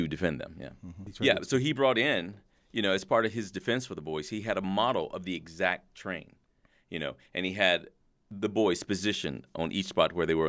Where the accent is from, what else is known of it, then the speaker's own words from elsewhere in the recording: Kentucky, United States; Now, I grew up in Kentucky, so Southern people weren't so hard for me to create because I grew up around the farmers and, you know, the Southern boys, the good old boys.